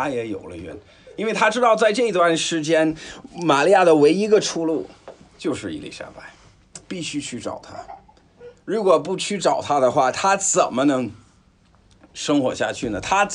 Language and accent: Chinese; Beijing, China; 我们那个时候小时候在北京